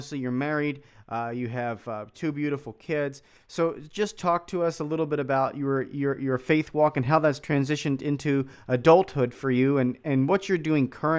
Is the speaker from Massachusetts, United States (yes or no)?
no; Philadelphia, Pennsylvania, United States; I grew up in Philadelphia. So I was confirmed when I was in sixth grade.